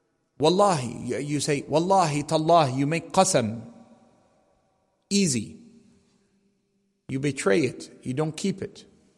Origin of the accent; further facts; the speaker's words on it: Canada; Yani someone born and raised in Canada, I've never heard these filthy words.